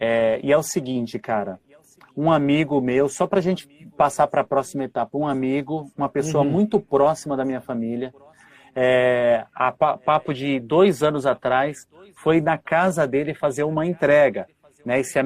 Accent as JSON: {"language": "Portuguese", "region": "São Paulo", "country": "Brazil", "said": "Sou aqui da região do Capão Redondo, meu."}